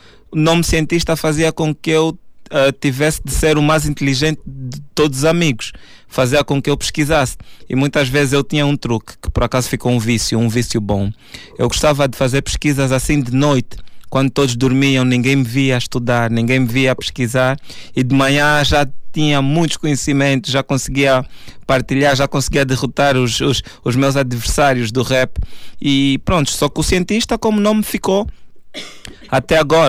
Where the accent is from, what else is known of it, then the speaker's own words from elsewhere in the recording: Luanda, Angola; entrou uma onda de rap nas ruas da cidade capital Luanda, cidade capital de Angola, de onde eu sou.